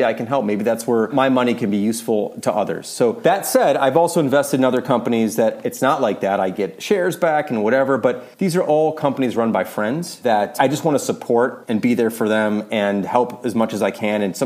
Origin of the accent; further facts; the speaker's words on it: Midwest, United States; Maybe it's a Midwestern upbringing. I grew up in the Midwest in the US.